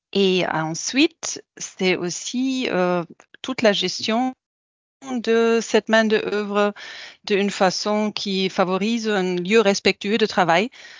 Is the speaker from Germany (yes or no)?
yes; Germany; French is a second language; moved away as an adult; now in Senegal; Je suis une Allemande, je suis mère de trois garçons, j'habite au Sénégal